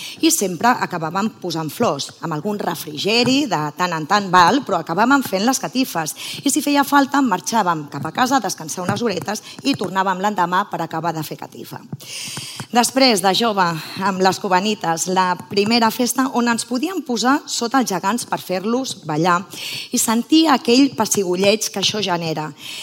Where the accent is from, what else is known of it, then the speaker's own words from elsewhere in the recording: Sitges, Catalonia, Spain; Sitges i de la seva gent, fidel al nostre Ajuntament, amant dels carrers, de la cultura i de tot allò que forma part de l'ADN sitgetà, una influencer en tota regla de la meva vila i les seves festes.